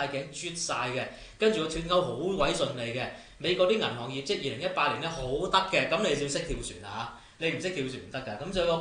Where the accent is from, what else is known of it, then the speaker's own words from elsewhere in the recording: China; 我哋中國人嘅特色就係咁噶嘛。你唔信，你聽翻下我哋中國國歌就知啦。